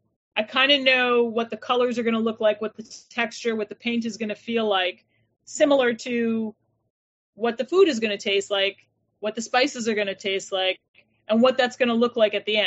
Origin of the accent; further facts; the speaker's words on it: New York, United States; also born or lived in Italy; I lived there for a portion of my life, but I was born and raised in New York. So the Italian part of my family is Italian American